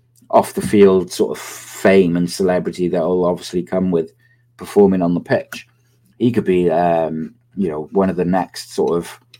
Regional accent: Wales, United Kingdom; I said the other day, like as a Welshman, the thought of England having a midfield of Declan Rice, Kobbie Mainoo and Bellingham it makes me feel sick

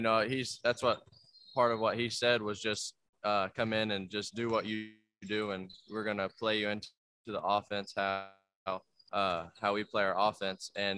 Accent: Kentucky, United States; I'm from Kentucky. I live an hour from Kentucky.

